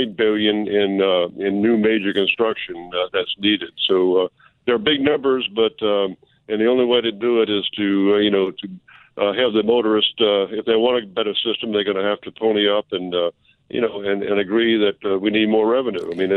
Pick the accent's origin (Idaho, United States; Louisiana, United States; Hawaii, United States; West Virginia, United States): Louisiana, United States; New Orleans; Oh, yeah. I grew up in New Orleans. Went to what's now Brother Martin. Was Coriezu when I went to it many years ago. Yes, I'm from New Orleans.